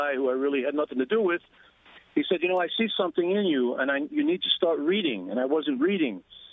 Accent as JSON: {"language": "English", "town": "Canarsie", "region": "New York", "country": "United States", "tie": "born or raised there", "said": "I'm from Bay Ridge. I grew up in Canarsie, a rough area."}